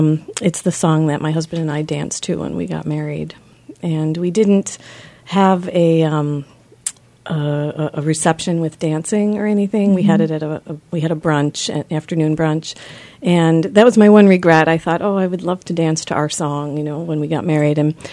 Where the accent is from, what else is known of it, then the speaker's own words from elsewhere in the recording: New York, United States; I'm from New York originally, but, you know, eventually maybe we'll get back there.